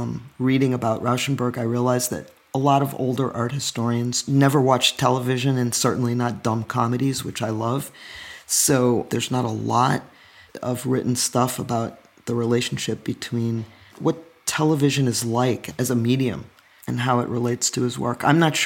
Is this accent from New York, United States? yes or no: yes; New York, United States; which I think are related to the constructs that I grew up with in New York.